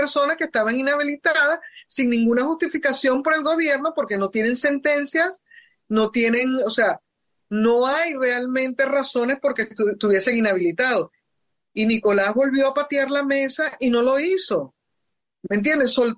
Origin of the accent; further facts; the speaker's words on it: Venezuela; porque eso somos nosotros los venezolanos en diciembre